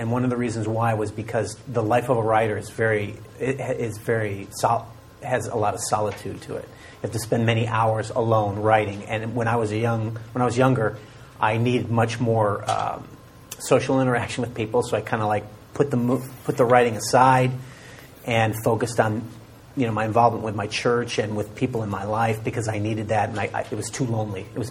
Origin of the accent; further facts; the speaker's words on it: Chicago, Illinois, United States; I grew up in the suburbs of Chicago.